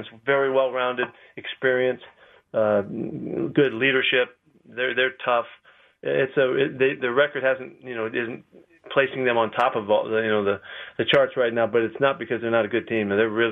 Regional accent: California, United States; I grew up in California watching that game as a little kid

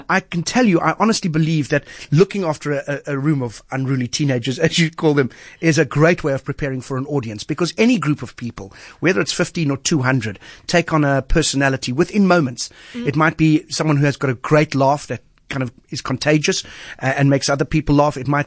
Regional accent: Kenwyn, Western Cape, South Africa; Yeah, nice to hear someone from Kenwyn. I grew up in Kenwyn

